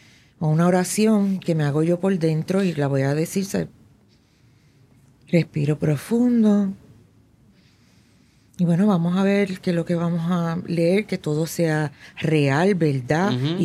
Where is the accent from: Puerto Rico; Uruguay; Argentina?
Puerto Rico; yo soy un alien puertorriqueño.